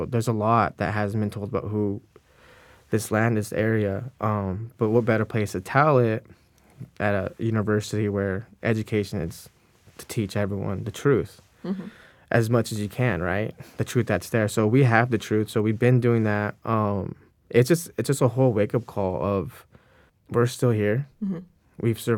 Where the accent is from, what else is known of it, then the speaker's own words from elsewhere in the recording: United States; I grew up on San Pascual Res, and we brought up in the culture and traditions and, like, singing our songs, praying to the creator, Maha, and all what we believe in, and walking that road